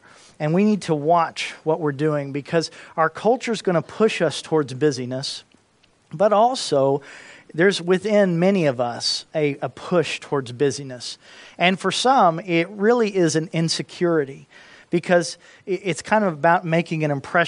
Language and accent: English; Indianapolis, Indiana, United States; Or I'm from Indianapolis, Indiana